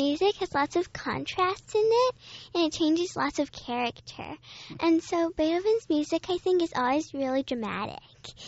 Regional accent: New Jersey, United States; I'm from New Jersey. I live in New Jersey, and I go to Juilliard in New York on weekends.

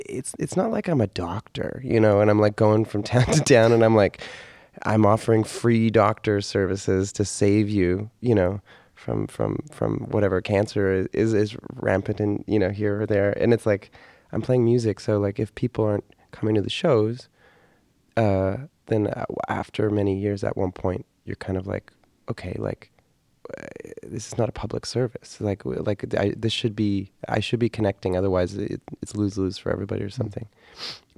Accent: Ottawa, Ontario, Canada; And then I found one the next day in my hometown of Ottawa.

